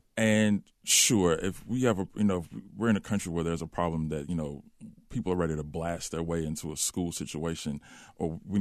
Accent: Chicago, Illinois, United States; Again, for me, growing up in Chicago in the 1990s, this was normal.

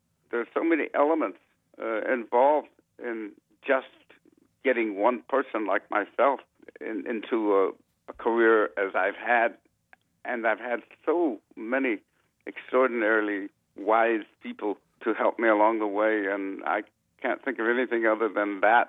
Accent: San Francisco, California, United States; The thing about growing up in San Francisco was that at a very early age, I was influenced by, for instance, in school, I became president of the student body.

